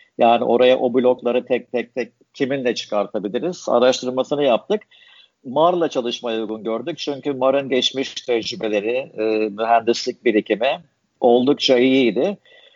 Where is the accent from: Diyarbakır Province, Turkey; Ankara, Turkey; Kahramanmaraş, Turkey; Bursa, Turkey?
Kahramanmaraş, Turkey; born there; Kahramanmaraş doğumluyum. Üniversite İstanbul'da okudum.